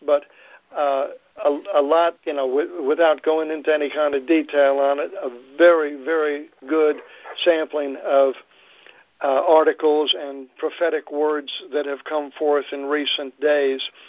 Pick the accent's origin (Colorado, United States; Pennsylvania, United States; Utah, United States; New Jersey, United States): New Jersey, United States; I'm from New Jersey initially and have been to Philadelphia and seen this